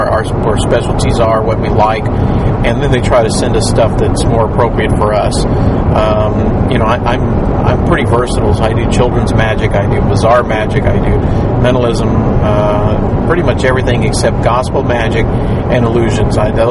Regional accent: Texas, United States; accent: Texican; That was my Texican accent that you misplaced there

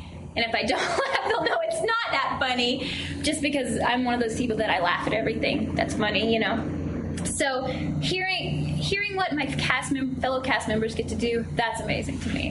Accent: Paris, Texas, United States; I do a lot of work with the shelters back home in my hometown of Paris, Texas, and different things around Dallas.

